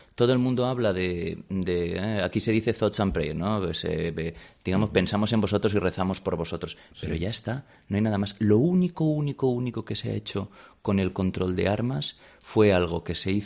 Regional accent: Valencian Community, Spain; yo que soy valenciano digo pam, pam, pam

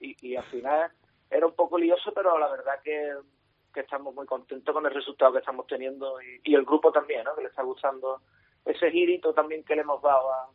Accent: San Fernando, Andalusia, Spain; Yo empiezo en San Fernando, porque yo soy de allí, de San Fernando, y empecé allí con un grupo de amigos desde infantiles.

